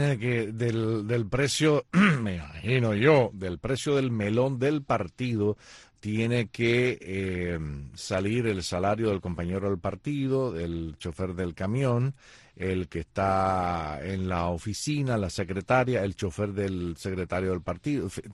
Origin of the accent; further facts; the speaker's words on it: Cuba; moved away; yo voy a pensar como cubano exiliado, como pueblo cubano exiliado.